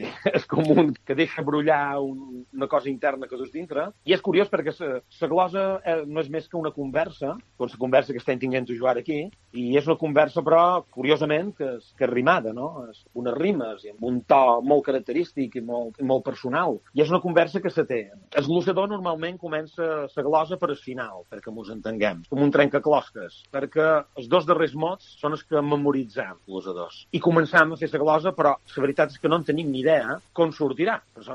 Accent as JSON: {"language": "Catalan", "region": "Balearic Islands", "country": "Spain", "tie": "born or raised there", "said": "jo som menorquí, som nascut aquí a Filla, i se l'haig dit broma sempre que tinc els vuit llinatges menorquins"}